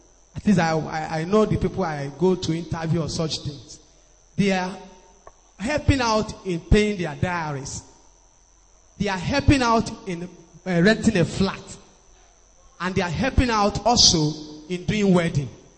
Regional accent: Abia, Nigeria; I'm from Abia State. I work in one of the publication company.

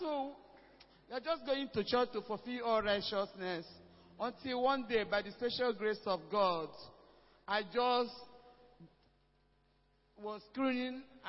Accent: Awka, Anambra, Nigeria; So, I'm from Awka, Anambra State.

